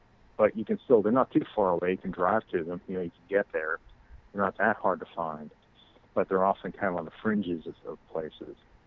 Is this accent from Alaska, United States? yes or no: no; Pittsburgh, Pennsylvania, United States; because I live in Pennsylvania. I'm from Pittsburgh.